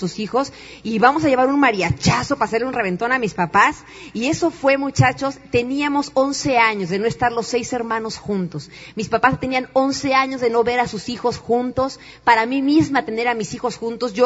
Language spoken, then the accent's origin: Spanish; Mexico; me doy cuenta cómo somos los mexicanos, de verdad, la gente hispana.